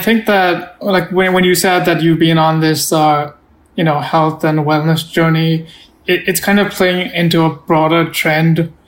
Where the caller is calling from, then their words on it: Mumbai, Maharashtra, India; So I'm working remotely at the moment. I'm in Mumbai, India.